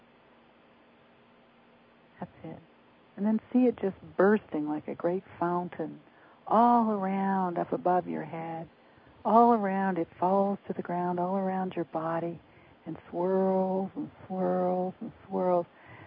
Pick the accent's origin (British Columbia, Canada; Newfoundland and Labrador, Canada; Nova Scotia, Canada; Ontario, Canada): British Columbia, Canada; Vancouver; also born or lived in California, United States; I'm from Vancouver, B.C., and I've certainly lived down in California.